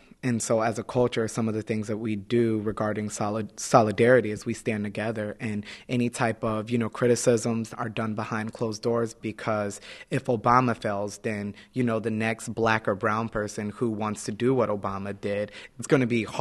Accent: Springfield, Massachusetts, United States; I am from Springfield, Massachusetts.

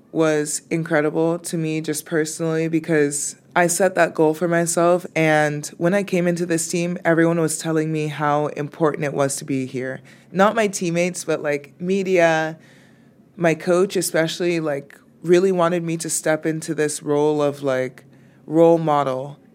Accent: Miami, Florida, United States; Coming to this team from my background growing up in Miami and playing water polo and then choosing to go to Princeton to play water polo and for my academics was definitely an uncomfortable transition.

